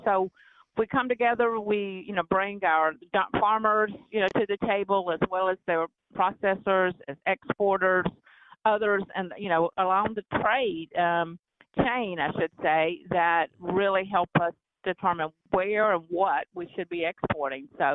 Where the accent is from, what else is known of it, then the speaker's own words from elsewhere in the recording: Georgia, United States; even in my home state of Georgia